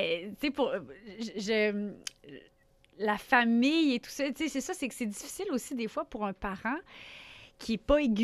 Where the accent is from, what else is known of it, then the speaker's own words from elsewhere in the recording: Quebec, Canada; je viens de la région de Québec. Pas de Québec même, mais quand même. Je veux dire, on a tous été élevés un peu comme ça